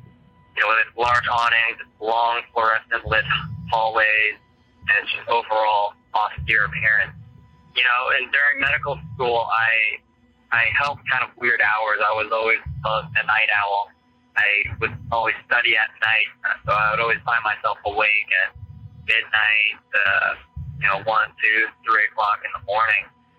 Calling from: Philadelphia, Pennsylvania, United States; I'm calling from Philadelphia.

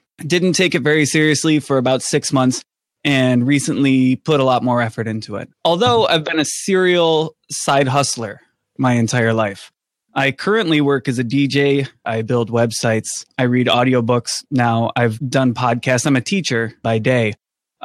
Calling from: Buffalo, New York, United States; Oh, I'm in Buffalo, New York.

